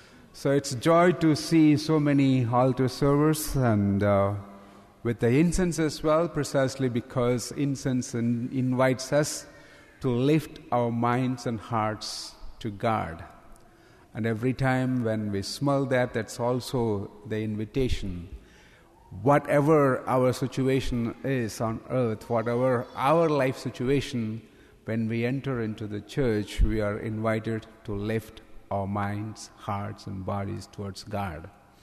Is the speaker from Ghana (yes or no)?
no; Southeast India, India; first language Tamil; English is a second language; now in United States; I come from India, southeast part of India. We used to say like every state has its own. I speak Tamil, that's my mother tongue.